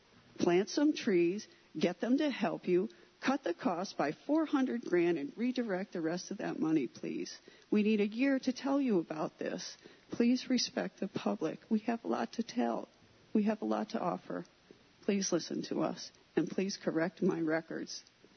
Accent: Dryden, New York, United States; I'm from Dryden.

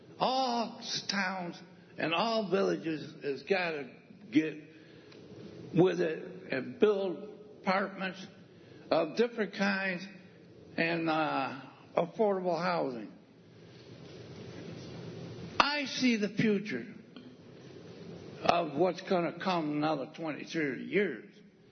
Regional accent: Newfield, New York, United States; I'm from Newfield. You all know me.

